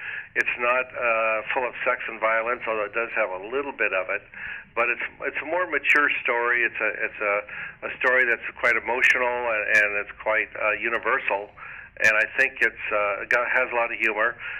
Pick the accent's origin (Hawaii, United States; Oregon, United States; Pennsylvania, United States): Oregon, United States; now in New York, United States; And although I'm from Oregon originally, I like the West Coast.